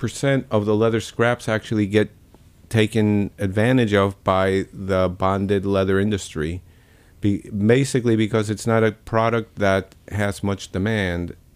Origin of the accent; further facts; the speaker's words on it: New York, United States; also born or lived in Argentina; now in Buenos Aires, Argentina; I was born in Argentina, grew up in New York, if it is I grew up actually, and I'm back in Buenos Aires since about 20 years ago.